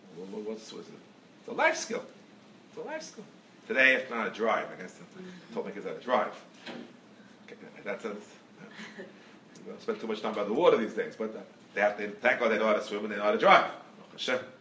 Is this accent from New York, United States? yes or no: yes; Brooklyn, New York, United States; I grew up a very acculturated American. Absolutely. I grew up near Ebbets Field. I was still a little young kid there. The Brooklyn Dodgers.